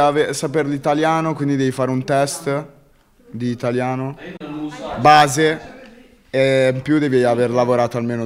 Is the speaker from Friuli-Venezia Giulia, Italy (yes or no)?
no; Lombardy, Italy; accent: Milanese; Se nascondo l'accento, che magari io ho l'accento milanese, però magari qualche cosa che dico, tipo lo dico in siciliano